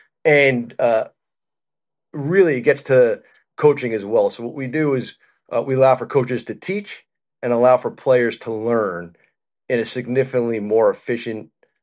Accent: Long Island, New York, United States; So I started later than most did in my area. I grew up on Long Island.

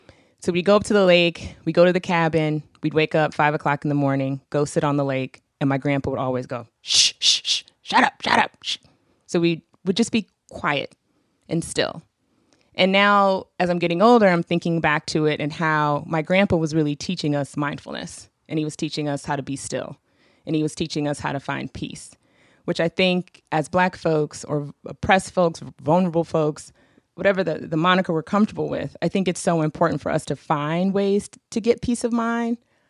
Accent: St. Paul, Minnesota, United States; We're from St. Paul, Minnesota.

